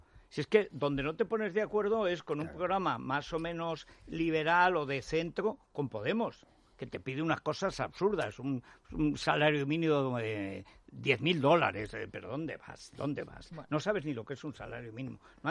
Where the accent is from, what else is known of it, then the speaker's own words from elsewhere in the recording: Teruel, Aragon, Spain; Ya cuando lleva 2 horas y media, chico, porque soy de Teruel, si no lo normal es que estuviera en urgencias.